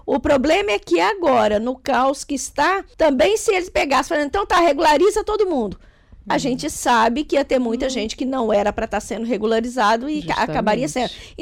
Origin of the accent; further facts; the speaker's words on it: Belo Horizonte, Minas Gerais, Brazil; now in Braga, Portugal; Eu saí do Brasil, saí da minha cidade lá no Brasil e vi, saí de Belo Horizonte e vi morar em Braga, porque eu queria exatamente aquela vida de Braga.